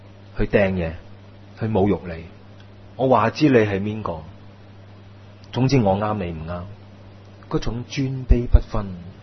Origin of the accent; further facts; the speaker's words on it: Hong Kong; 我们香港人越来越没有那个国家观念啊